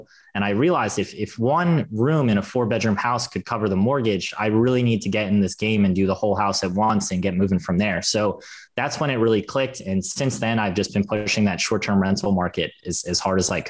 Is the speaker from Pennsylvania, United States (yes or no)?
yes; Philadelphia, Pennsylvania, United States; So I'm from Philadelphia, and that's where my investment journey started